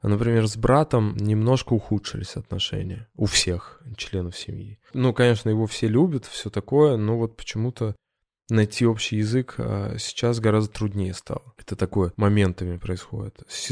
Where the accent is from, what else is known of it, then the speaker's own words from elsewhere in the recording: Ulyanovsk, Ulyanovsk Oblast, Russia; moved away as an adult; now in Moscow, Russia; Я из Ульяновска, я переехал в Москву достаточно поздно, в 24 года.